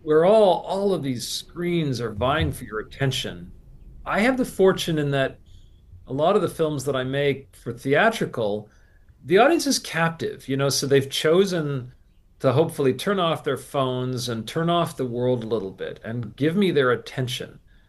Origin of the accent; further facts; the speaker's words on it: Canada; is I'm Canadian.